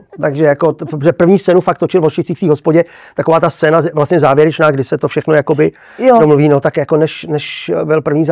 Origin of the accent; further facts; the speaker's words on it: Chrast, Pardubice Region, Czechia; protože jsem jezdil autobusem z Chrasti, v 6:30 ráno, nebo v 7:15